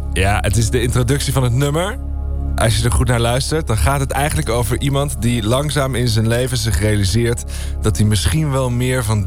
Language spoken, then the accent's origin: Dutch; Netherlands; ik kom uit Nederland, ik ben een schrijver.